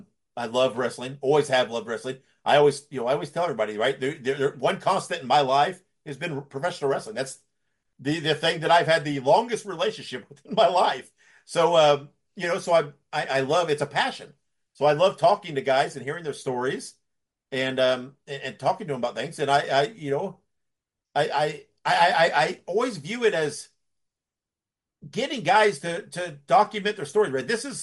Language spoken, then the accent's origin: English; Indiana, United States; I was born and raised in Indiana.